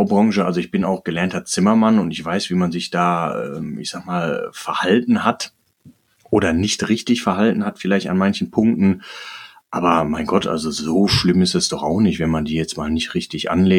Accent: North Rhine-Westphalia, Germany; bei uns im Rheinland, im Ruhrgebiet

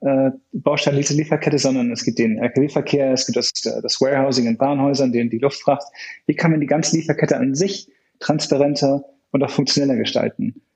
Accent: Hamburg, Germany; ich komme ursprünglich aus Hamburg

